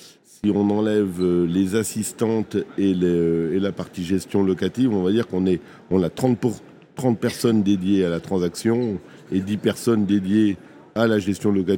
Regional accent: Brittany, France; C'est ça, nous venons des Côtes d'Armor.

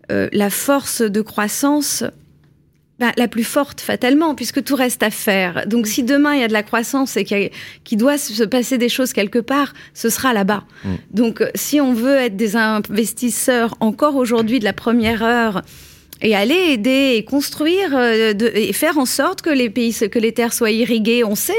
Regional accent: France; peut-être encore plus en tant que Français vu qu'on parle la langue

